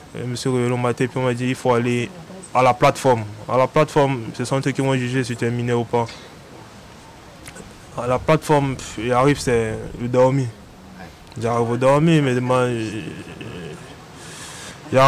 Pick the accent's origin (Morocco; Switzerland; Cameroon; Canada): Cameroon; now in France; je lui ai dit, je suis camerounais, puis j'ai pas de papier, mais comment je fais pour avoir minimum un papier qui prouve que je suis camerounais?